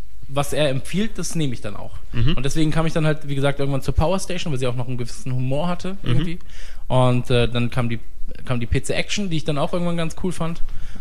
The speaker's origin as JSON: {"language": "German", "region": "Hamburg", "country": "Germany"}